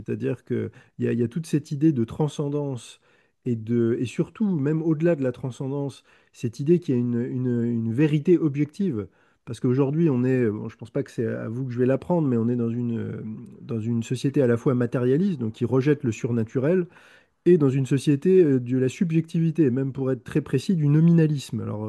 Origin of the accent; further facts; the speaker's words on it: Lunéville, Grand Est, France; Moi, je viens de Lorraine, à Lunéville